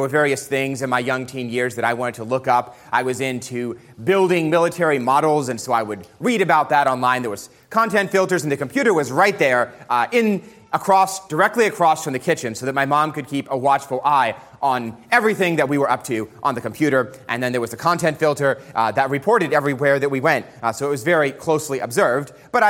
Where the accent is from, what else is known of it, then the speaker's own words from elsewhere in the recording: New York City, New York, United States; And since we grew up in New York City. I talked to them about this last week. Since we lived in New York City, we had a pretty small apartment.